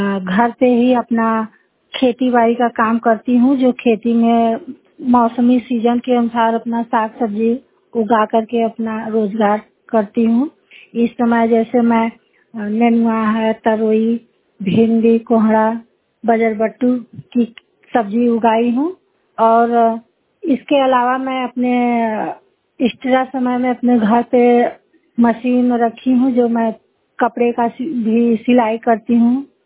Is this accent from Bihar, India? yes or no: no; Jignaudi, Uttar Pradesh, India; मैं ग्राम जिगनौड़ी की रहने वाली हूँ। मेरा जिला मिर्जापुर सिटी ब्लॉक है।